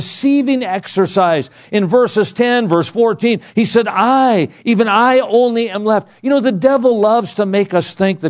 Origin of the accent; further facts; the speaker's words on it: Midwest, United States; I grew up in the Midwest. I had never been to California, much less Los Angeles.